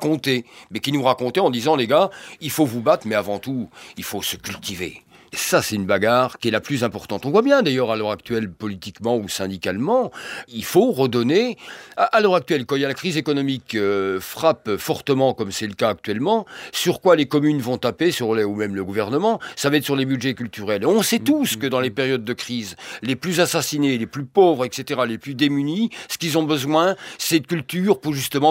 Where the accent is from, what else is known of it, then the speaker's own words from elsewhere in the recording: Cherbourg, Normandy, France; born there; Moi, je suis né à Cherbourg.